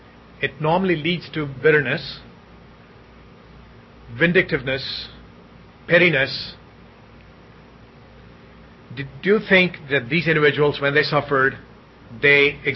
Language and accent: English; India; And of course, growing up in India, it's always, this was a quote time and again from any nominal priest who administered a marriage.